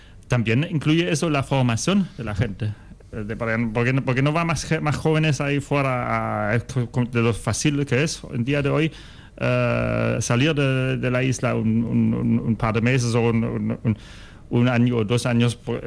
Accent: Baden-Baden, Baden-Württemberg, Germany; Spanish is a second language; yo veo que en mi pueblo de Alemania, que se llama Baden-Baden

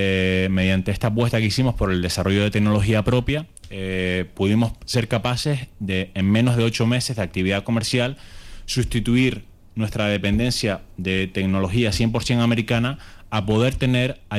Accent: Canary Islands, Spain; Los dos socios somos canarios y residentes en esta ciudad.

